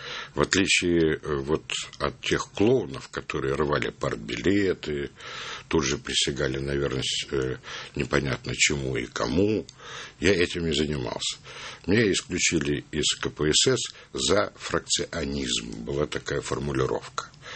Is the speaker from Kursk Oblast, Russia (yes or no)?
yes; Kursk, Kursk Oblast, Russia; born there; Я родился на Украине в семье военнослужащего. А реально произошло, что я родился в отпуске в городе Курске, а отец служил в городе Проскурове.